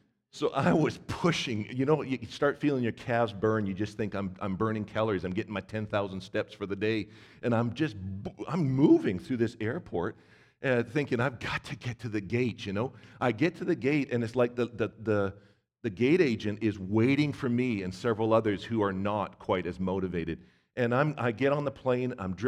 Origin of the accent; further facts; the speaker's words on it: Vancouver, British Columbia, Canada; I was raised in Vancouver, British Columbia. What you need to know about that is just lots of shoreline, lots of heavy sand mixed with clay.